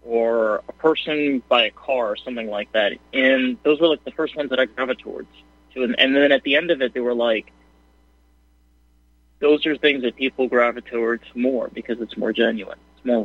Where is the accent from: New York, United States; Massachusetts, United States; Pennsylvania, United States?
New York, United States; I'm from New York, and I grew up upstate, so I generally cuss a lot.